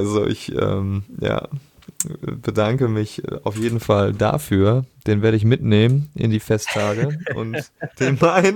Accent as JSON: {"language": "German", "region": "North Rhine-Westphalia", "country": "Germany", "tie": "born or raised there", "said": "Basti, einem meiner besten Freunde in meiner Heimat am Niederrhein"}